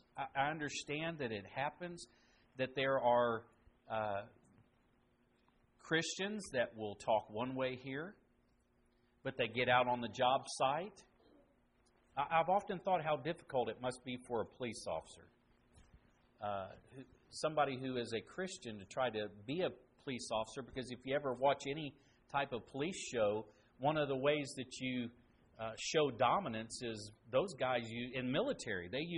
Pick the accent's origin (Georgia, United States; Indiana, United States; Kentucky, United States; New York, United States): Indiana, United States; And even when I was growing up in Indiana, we had kids in my class.